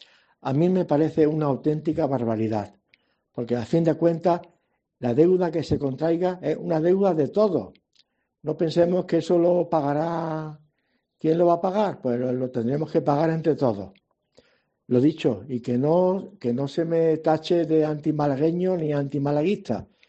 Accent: Málaga, Andalusia, Spain; Yo me siento malagueño y malaguista como el que más.

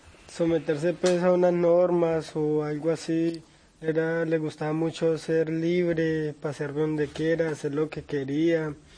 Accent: Florencia, Caquetá, Colombia; now in Medellín, Colombia; Yo actualmente vivo en Medellín, pero soy de Florencia.

